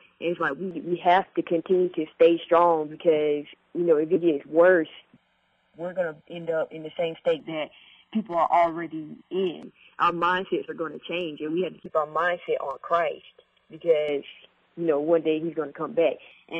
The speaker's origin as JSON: {"language": "English", "town": "Raleigh", "region": "North Carolina", "country": "United States", "said": "I'm from Raleigh, North Carolina."}